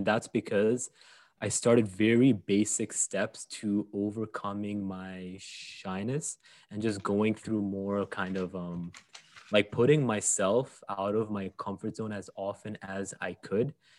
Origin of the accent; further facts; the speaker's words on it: Saudi Arabia; I grew up in Saudi Arabia, which is a very, very, very, very unique place.